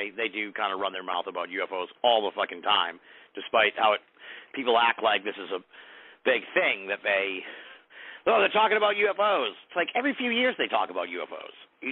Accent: United States; But to me, I guess just from my perspective as an American, it's just so bizarre.

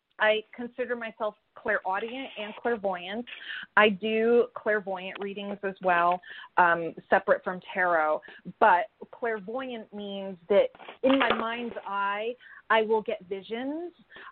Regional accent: Connecticut, United States; I grew up in Connecticut. We had this, you know, like a metaphysical shop in our town.

